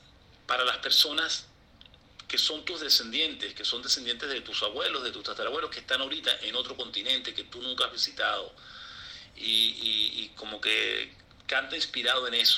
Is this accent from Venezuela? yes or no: yes; Venezuela; en los momentos que crecí en Venezuela